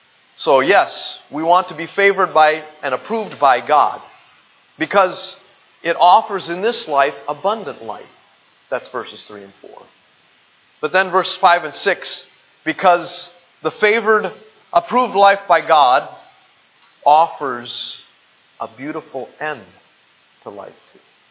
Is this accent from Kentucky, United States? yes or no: no; Colorado, United States; born there; But where I was born in Colorado, where my uncles and aunts, where my father grew up farming